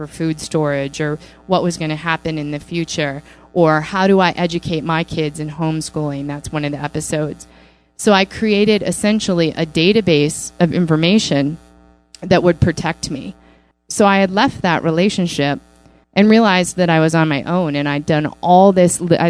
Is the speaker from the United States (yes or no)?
yes; Wisconsin, United States; also born or lived in Chicago / San Francisco; And I'm from Wisconsin. I moved to Chicago and I was in the corporate world.